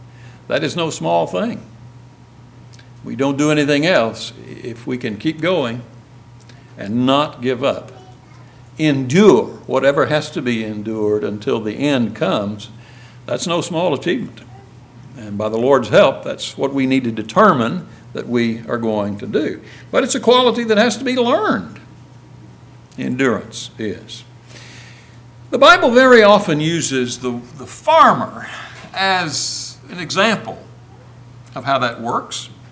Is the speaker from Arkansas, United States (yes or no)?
yes; Hope, Arkansas, United States; born there; I was born up in Hope, Arkansas, not too far from here.